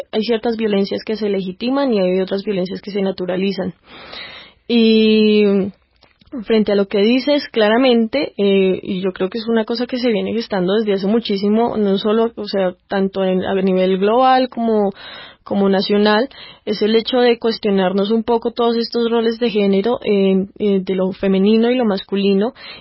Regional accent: Colombia

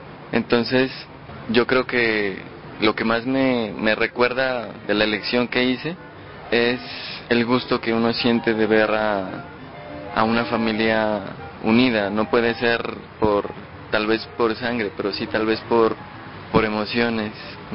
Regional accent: Nariño, Colombia; En mi pueblo había mucha música en cuanto a las fiestas, el disfrute.

